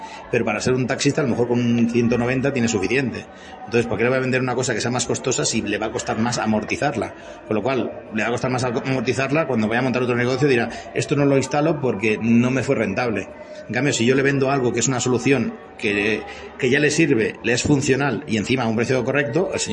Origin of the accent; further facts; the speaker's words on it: Barcelona, Catalonia, Spain; yo soy de Barcelona